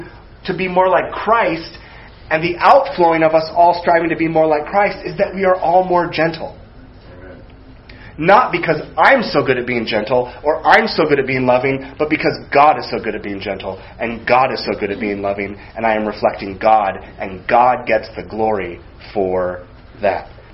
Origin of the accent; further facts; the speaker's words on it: United States; And it's frustrating as an American